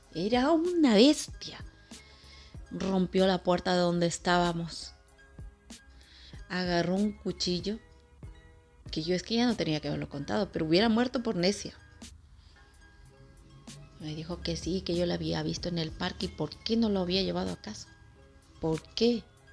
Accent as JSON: {"language": "Spanish", "country": "Ecuador", "said": "soy del Ecuador y quería contaros algo, una parte de mi historia"}